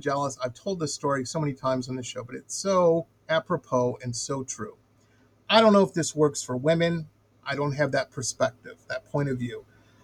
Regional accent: Detroit, Michigan, United States; Like I said, I grew up in Detroit. I'm obviously a soul fan. You couldn't grow up in Detroit without being one.

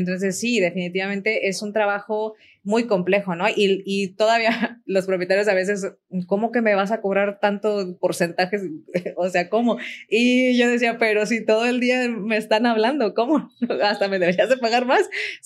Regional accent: Michoacán, Mexico; en hoteles, en Michoacán, de donde soy originaria

